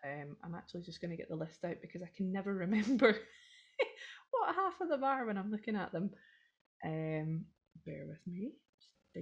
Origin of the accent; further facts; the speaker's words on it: Scotland, United Kingdom; This is one of these things where being Scottish, you look at the pronunciation of a place name and you think, can't be that, and actually it is.